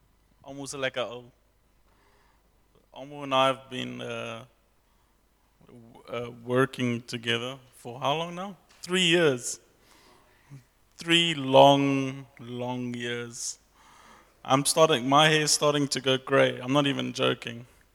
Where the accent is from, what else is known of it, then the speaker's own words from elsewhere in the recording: England, United Kingdom; I'm English, so... apparently it's funny.